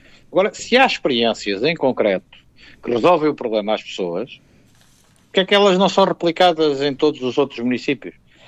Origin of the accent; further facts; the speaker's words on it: Salvaterra de Magos, Santarém, Portugal; Eu sou de Salvaterra de Magos